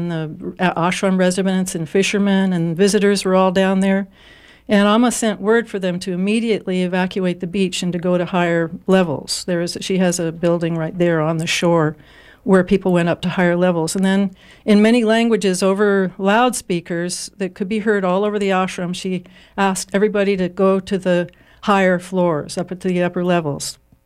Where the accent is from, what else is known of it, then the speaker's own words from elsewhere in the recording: California, United States; I'm from California, and so I know what earthquakes feel like